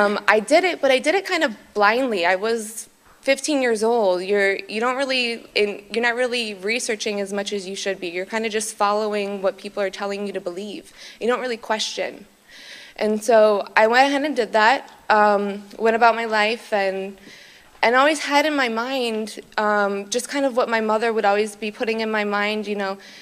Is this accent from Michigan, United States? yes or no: yes; Michigan, United States; I come from Michigan. I'm 31 years old, married, but I come from a Christian family, but like most of us, converts. My father's side is Catholic, and my mother's side is very conservative Christian